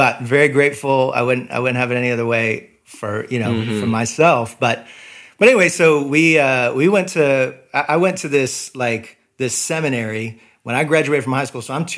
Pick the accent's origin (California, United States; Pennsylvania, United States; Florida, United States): Florida, United States; But starting in first grade, I grew up in Florida and then met my wife.